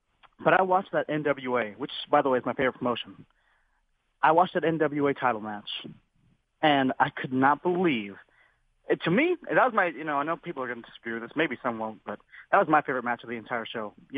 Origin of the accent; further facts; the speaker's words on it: Texas, United States; I'm from Texas especially, so we definitely don't like to admit that we're wrong.